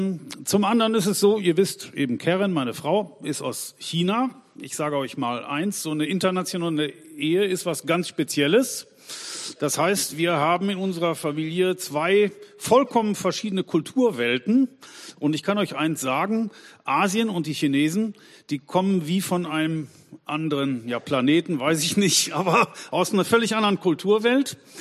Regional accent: Germany; Und ich als Deutscher dachte, jetzt will ich aber wirklich mein deutsches Umfeld

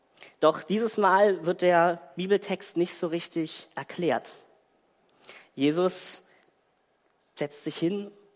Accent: Southern Germany, Germany; accent: southern German dialect; Ja, ich entschuldige mich für meine süddeutsche Mundart.

